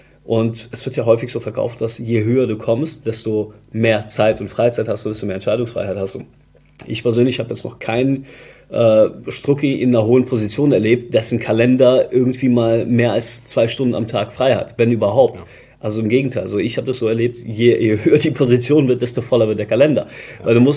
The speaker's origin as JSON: {"language": "German", "town": "Stuttgart", "region": "Baden-Württemberg", "country": "Germany", "said": "ich komme ja auch aus Stuttgart, da sagt man immer so ein Speckle."}